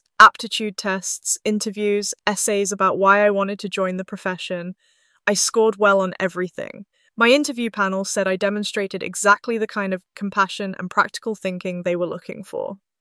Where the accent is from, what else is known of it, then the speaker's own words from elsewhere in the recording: Walkden, North West England, United Kingdom; I grew up in Walkden, where my mum worked as a healthcare assistant